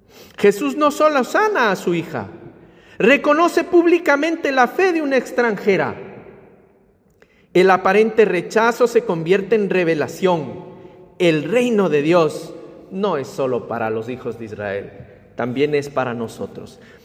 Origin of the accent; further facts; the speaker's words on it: Ecuador; Les voy a contar para terminar una historia de mi tierra, del Ecuador. Yo soy del Ecuador, como pueden ver en mi estola.